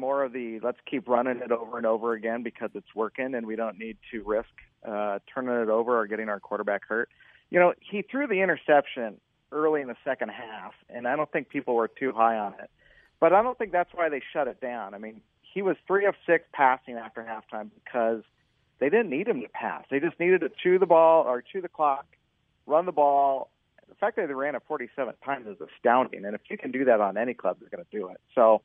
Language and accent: English; Cupertino, California, United States; growing up in the Bay Area, I mean, I saw those victories. Those were my formative years growing up in Cupertino